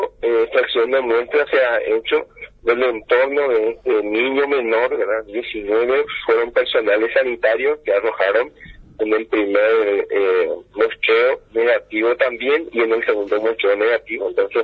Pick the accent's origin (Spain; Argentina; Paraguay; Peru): Paraguay; entre nosotros, los paraguayos, como paraguayos y como humanos